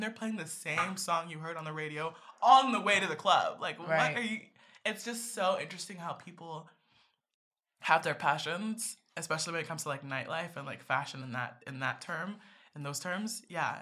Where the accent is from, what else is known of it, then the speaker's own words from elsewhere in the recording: United States; And I hear that so many times growing up in America, like high school especially, like that Black girl